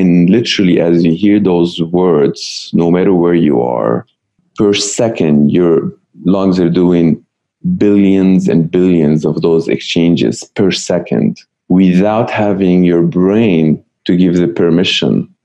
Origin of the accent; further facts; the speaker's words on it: Lebanon; I grew up in Lebanon in a city that was under threat of massacre